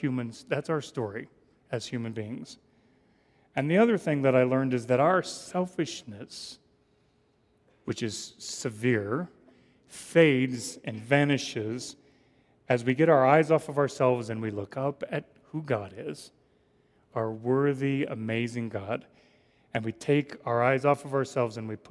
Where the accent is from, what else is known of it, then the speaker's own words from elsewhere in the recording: Israel; And at first I was like, no … from Israel.